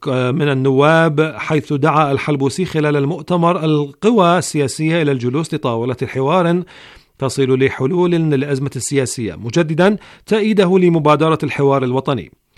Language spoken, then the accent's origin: Arabic; Iraq; كما تعلمنا من التجربة كعراقيين